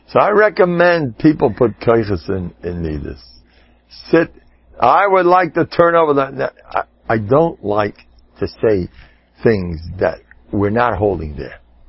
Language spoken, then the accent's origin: English; United States; He's English. I'm American.